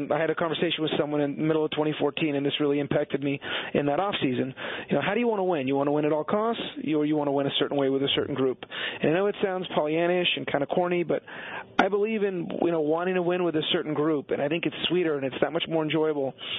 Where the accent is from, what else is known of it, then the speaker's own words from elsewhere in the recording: Canada; I'm Canadian.